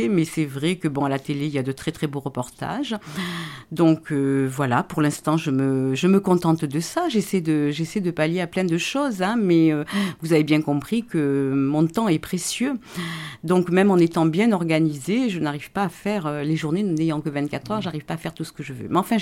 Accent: Nouvelle-Aquitaine, France; also born or lived in Paris region; Enfin, moi, je suis du Périgord vert, déjà, j'adore le Périgord vert.

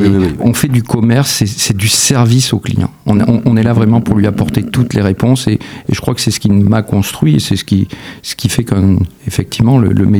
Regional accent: Mussidan, Nouvelle-Aquitaine, France; Oui, je suis né à Mussidan et j'ai vécu une trentaine d'années à Jumiac-le-Grand.

